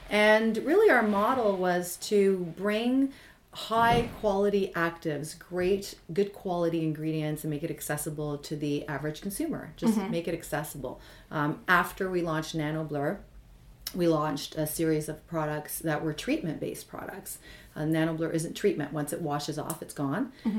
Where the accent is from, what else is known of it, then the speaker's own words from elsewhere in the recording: Toronto, Ontario, Canada; So I'm from Toronto, Canada.